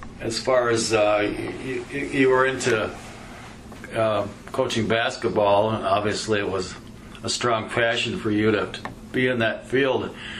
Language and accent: English; Olwine, United States; And I grew up around Olwine. And so I was familiar a little bit with those guys other than coaching.